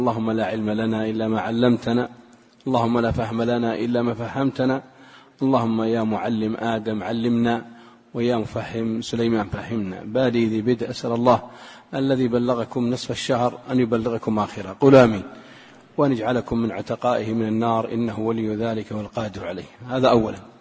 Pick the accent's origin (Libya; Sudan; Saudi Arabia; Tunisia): Saudi Arabia; سواء عندنا في السعودية أو في قطر أو في الكويت أو في الإمارات